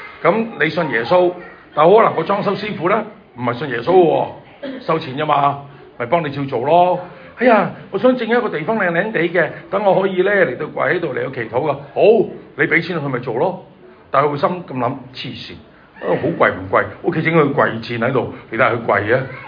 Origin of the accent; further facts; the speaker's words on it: Hong Kong; 我香港出世，香港長大，我都未夠70歲，